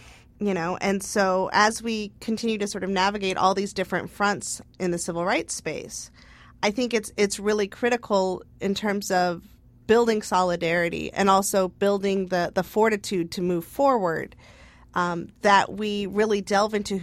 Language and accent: English; California, United States; And growing up in the Bay Area in the 1980s, and seeing the literal immersion of AIDS